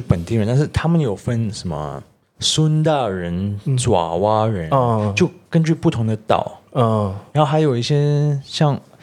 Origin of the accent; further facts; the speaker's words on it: Indonesia; 就作为在印尼土生土长的一个印尼人，我们还是所谓的中国人，